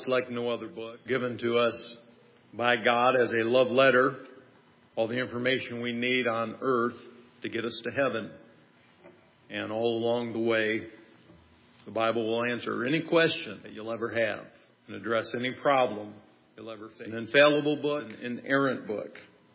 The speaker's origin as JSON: {"language": "English", "region": "Michigan", "country": "United States", "said": "You can't tell I'm from Michigan."}